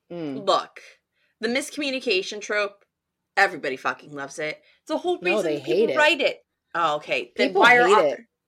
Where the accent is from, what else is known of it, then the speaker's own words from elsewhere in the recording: New York, United States; I'm from New York. I add up to everything.